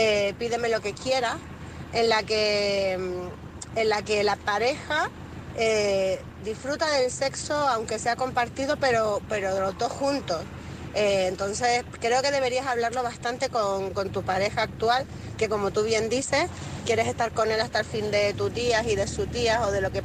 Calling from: Canary Islands, Spain; de Gran Canaria, vuestra corresponsal

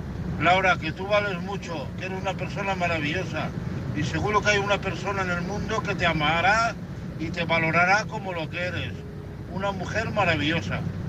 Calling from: Santa Pola, Valencian Community, Spain; de Santa Pola.

